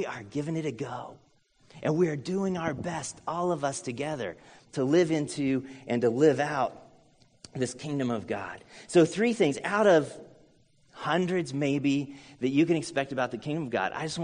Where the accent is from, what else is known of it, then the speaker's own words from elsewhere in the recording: Farmland, Indiana, United States; So I grew up outside of Farmland, Indiana. Anybody know Farmland? Like the town, not the everywhere. Grew up on this land that our family homesteaded 1830 sometime. This is like the classic Hoosier sort of deal.